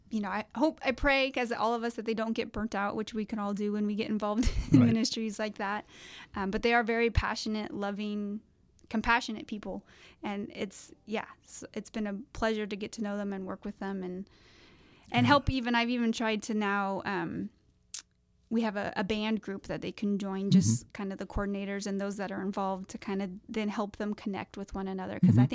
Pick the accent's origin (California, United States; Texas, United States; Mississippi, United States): California, United States; Vacaville; So I'm from Vacaville